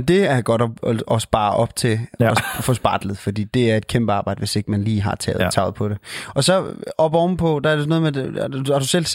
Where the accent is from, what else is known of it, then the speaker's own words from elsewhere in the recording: Gæstelave, Region of Southern Denmark, Denmark; Det kan jeg også huske fra Gæstelave, der hvor jeg kommer fra, sådan en lille by ude for Ringe